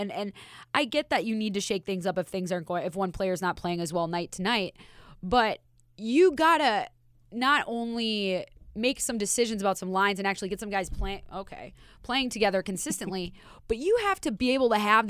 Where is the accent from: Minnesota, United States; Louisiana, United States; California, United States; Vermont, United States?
Minnesota, United States; now in Las Vegas, United States; And I'm from Minnesota, but we're both in Vegas.